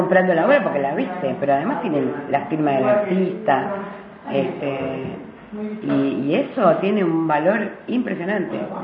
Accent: Buenos Aires, Argentina; now in Patagonia, Argentina; Yo soy de Buenos Aires, hace miles de años estoy acá

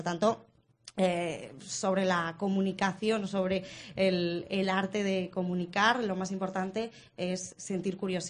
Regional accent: Madrid, Community of Madrid, Spain; en mi ciudad natal, en Madrid, me sería imposible.

